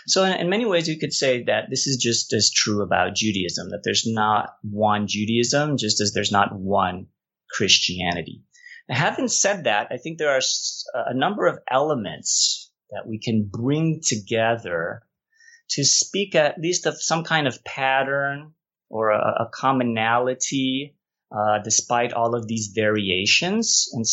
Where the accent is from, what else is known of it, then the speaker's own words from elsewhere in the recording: French Guiana; also born or lived in Brazil / United States; I was born in Brazil, and then we came to the States, and my parents lived in the States for many years, and then were missionaries for the Adventist Church in French Guiana, where there is no Jewish community.